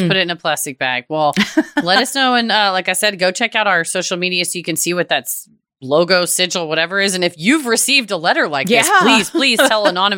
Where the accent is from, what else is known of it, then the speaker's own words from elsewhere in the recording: New England, United States; It's worth noting here that I grew up in New England with a very Irish, sarcastic, and dark-humored family, so conditions were ripe for me to be fucked with.